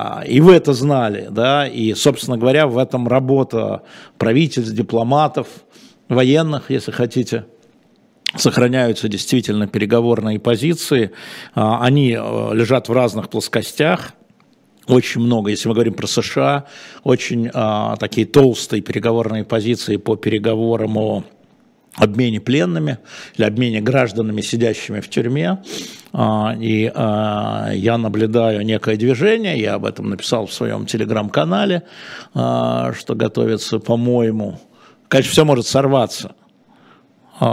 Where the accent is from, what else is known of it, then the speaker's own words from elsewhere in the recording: Samara, Samara Oblast, Russia; now in Moscow, Russia; из Самары, 28 лет